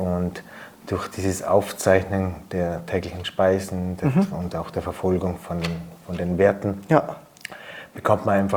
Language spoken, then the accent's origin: German; Möckers, Vorarlberg, Austria; Ich komme aus Möckers in Vorarlberg.